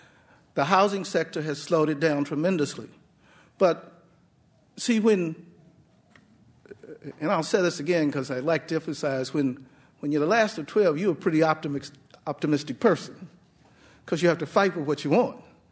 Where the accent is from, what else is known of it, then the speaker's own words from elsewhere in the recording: Dallas, Texas, United States; Because I'm from Dallas, Texas. And Dallas overbuilt.